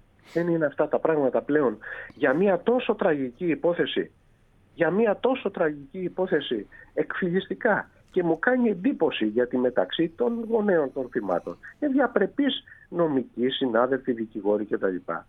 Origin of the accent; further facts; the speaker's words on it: Zakynthos, Ionian Islands, Greece; για να χρησιμοποιήσω μια έκφραση που χρησιμοποιούμε στον τόπο μου, στη Ζάκυνθο